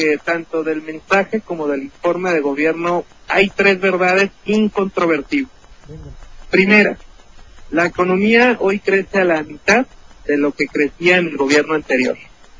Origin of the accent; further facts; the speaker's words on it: Morelia, Michoacán, Mexico; Por acá, ahora en mi tierra, en Morelia